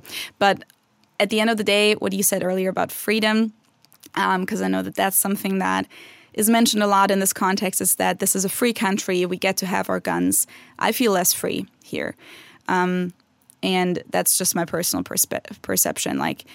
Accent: Germany; moved away; And those are all scenarios that growing up in Germany are from a movie. That's not real life. But then I came here and it became real life.

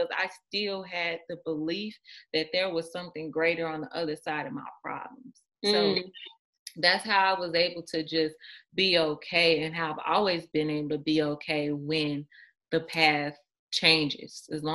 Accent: Mississippi, United States; now in Los Angeles, United States; which is I'm originally from here, even though I grew up in Mississippi. My family's here and I always wanted to live here as an adult.

